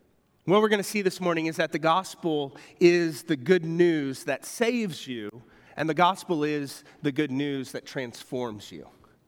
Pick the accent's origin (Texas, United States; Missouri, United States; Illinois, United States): Missouri, United States; West Plains; We didn't have to travel to West Plains. I'm from Southern Missouri.